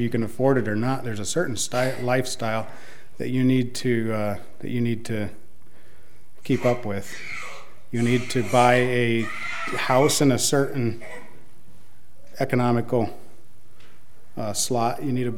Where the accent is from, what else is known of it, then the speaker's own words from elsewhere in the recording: Michigan, United States; But I grew up in Michigan, and it's a different culture than around here. Sometimes people say they're rednecks that are 1,000 miles too far north.